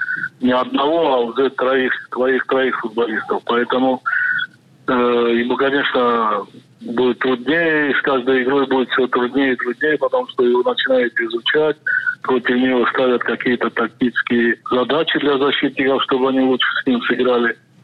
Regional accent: Georgia

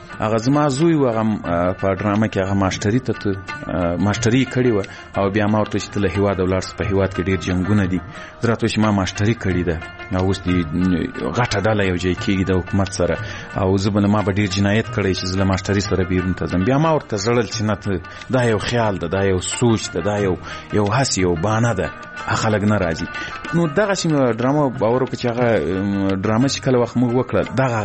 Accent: Ghazni, Afghanistan; ځکه زه له غزنی څخه یو دوه درې کسان وو

